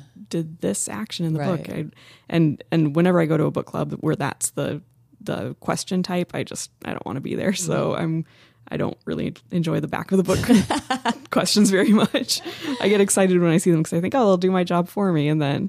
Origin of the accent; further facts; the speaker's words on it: the West, United States; And I'm from the West, and I sort of have never been that into my Western roots